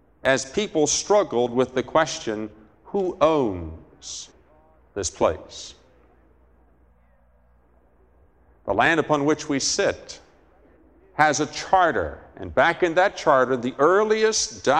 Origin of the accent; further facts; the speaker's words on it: West Virginia, United States; I grew up in West Virginia, just off the edge of the lower lot where we planted our garden at the downside of the hill.